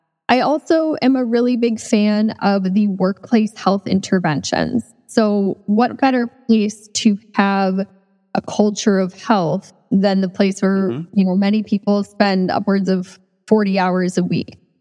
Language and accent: English; Midwest, United States; I'm from the Midwest, and so there's a lot of snow and cold weather up there.